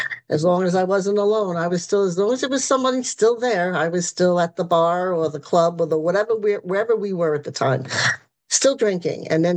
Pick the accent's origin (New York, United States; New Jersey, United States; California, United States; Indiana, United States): New York, United States; Brooklyn; I was born and raised in Brooklyn. And in 2008, it's actually 2006, I moved to Staten Island, which is just a hop, skip, and a jump over a bridge.